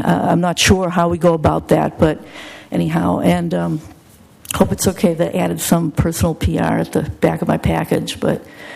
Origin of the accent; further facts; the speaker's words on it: Boston, Massachusetts, United States; I grew up in Boston. I appreciate historic architecture